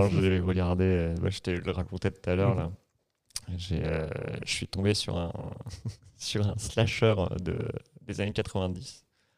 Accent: Quebec, Canada; je suis québécois

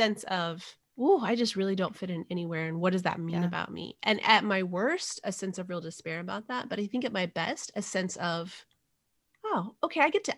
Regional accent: New Mexico, United States; I also was born and raised in New Mexico, which is itself that mestizo state

